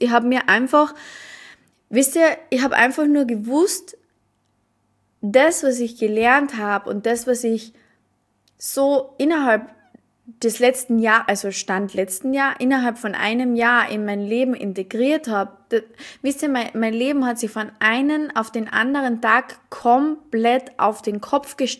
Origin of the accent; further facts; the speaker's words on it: Carinthia, Austria; ich komme aus Kärnten, aus Österreich, aus einem mini kleinen Dorf. Kärnten kennt gefühlt nicht einmal jeder. Und dann komme ich auch noch so aus einem Mini-Dorf